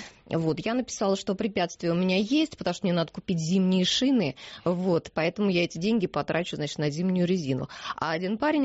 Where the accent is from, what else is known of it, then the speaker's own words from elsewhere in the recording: Voronezh, Voronezh Oblast, Russia; штаб-квартира в моем родном городе в Воронеже.